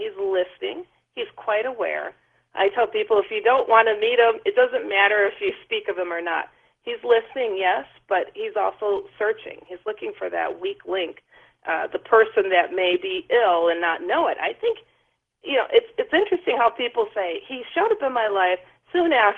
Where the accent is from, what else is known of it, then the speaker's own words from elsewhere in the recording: Milwaukee, Wisconsin, United States; But, you know, when I'm from Milwaukee.